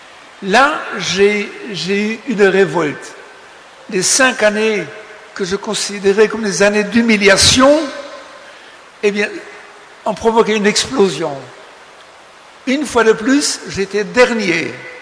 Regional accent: Grand Est, France; Le curé de mon village, je suis lorrain, et de la Moselle qui avait été annexée

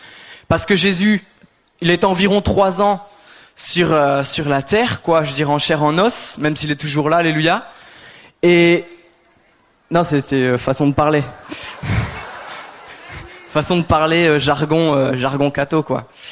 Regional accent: Paris, Île-de-France, France; Enfin, moi, je suis de Paris, c'est pour ça.

